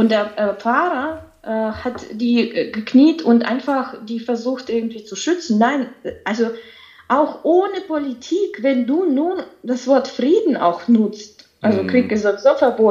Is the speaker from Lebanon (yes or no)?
no; Belarus; German is a second language; Also ich komme aus Belarus sozusagen